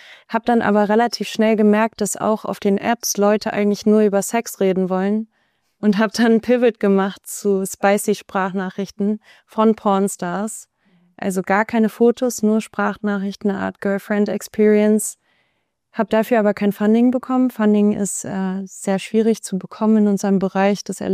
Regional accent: Berlin, Germany; also born or lived in Hamburg; Ich bin geboren in Hamburg und seit ich 7 bin, wohne ich in Berlin mit meiner Familie und kann mir eigentlich auch nichts anderes vorstellen. Ich liebe Berlin, die liberalste Stadt der Welt.

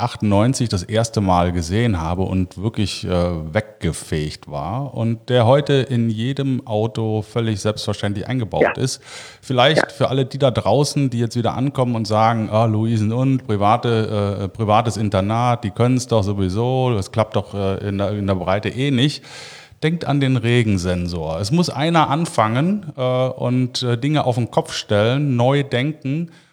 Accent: Cologne, North Rhine-Westphalia, Germany; als Kölner

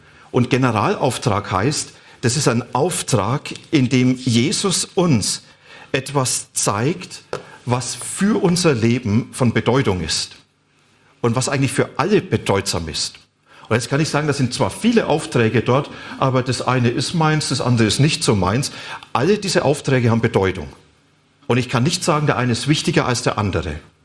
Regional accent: Bavaria, Germany; so wie ich ein Mann bin, ein Franke und ein Teilzeit-Vegetarier

